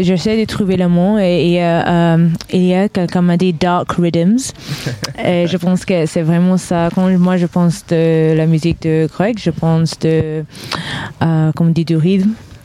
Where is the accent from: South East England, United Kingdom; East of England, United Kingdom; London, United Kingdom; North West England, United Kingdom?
London, United Kingdom; French is a second language; Moi, je viens de Londres